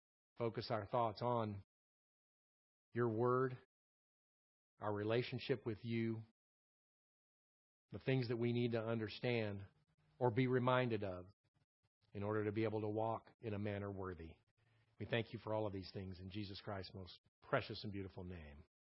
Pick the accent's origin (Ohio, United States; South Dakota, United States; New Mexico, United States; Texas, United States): Texas, United States; Houston; my goal was I was born and raised in Houston. I wanted to become one of the best bowlers in the city of Houston.